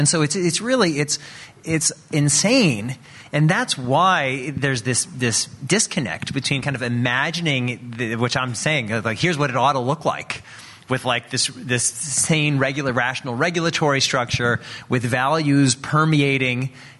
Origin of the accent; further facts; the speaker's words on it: Missouri, United States; I'm from Missouri originally, so on behalf of everyone in middle USA, I totally agree with you.